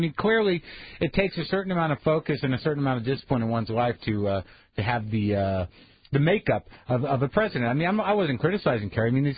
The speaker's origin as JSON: {"language": "English", "region": "New Mexico", "country": "United States", "tie": "born or raised there", "also_born_or_lived": "New Jersey, United States", "said": "From New Mexico. Where I grew up, but was not born. I'm a Jersey boy at heart."}